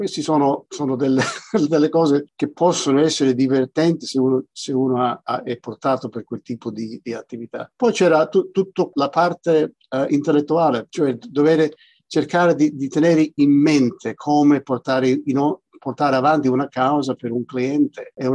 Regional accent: Australia; un anno e mezzo dopo sono nato io, 4 anni e mezzo dopo di quello la mia sorella più piccola, perciò siamo stati cresciuti qui in Australia.

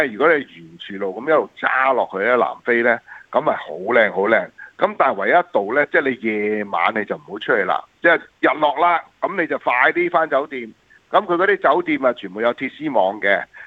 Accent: Hong Kong; 我們香港人

